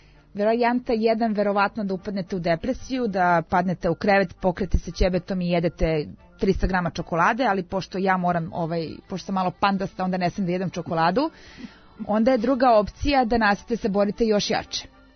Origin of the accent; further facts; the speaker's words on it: Pčinja District, Serbia; moj zavičaj je sa Vlasinskog jezera, ja sam poreklom sa Vlasinskog jezera